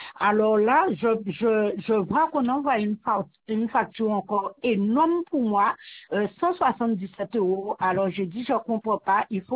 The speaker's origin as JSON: {"language": "French", "town": "Saint-François", "country": "Guadeloupe", "said": "je suis de Saint-François."}